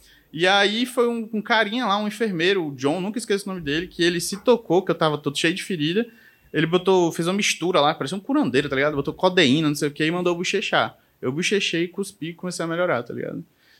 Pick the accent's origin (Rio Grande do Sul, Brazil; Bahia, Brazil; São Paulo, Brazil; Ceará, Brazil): Ceará, Brazil; now in Australia; Aí eu, caralho, eu vim do Ceará pra ajudar na educação australiana.